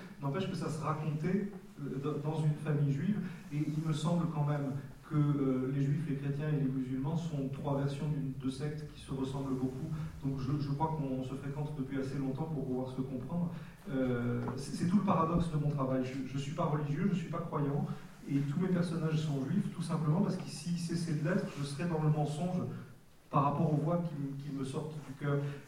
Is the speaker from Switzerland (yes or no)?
no; Nice, Provence-Alpes-Côte d'Azur, France; now in Paris, France; C'est drôle parce que je suis né dans un truc un peu honteux. Je suis né à Nice